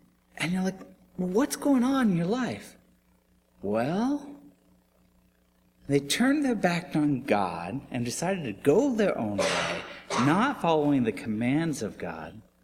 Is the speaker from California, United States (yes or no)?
yes; Los Angeles, California, United States; I'm from California, in the LA area.